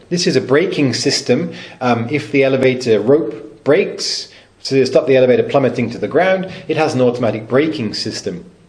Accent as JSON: {"language": "English", "region": "England", "country": "United Kingdom", "said": "although I am from England, where we say lift rather than elevator."}